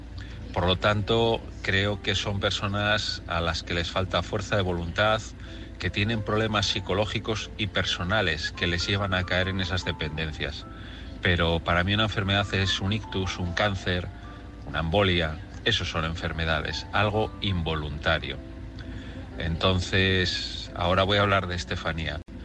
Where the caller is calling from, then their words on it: Asturias, Spain; de Asturias. Intento llamar, pero no me deja.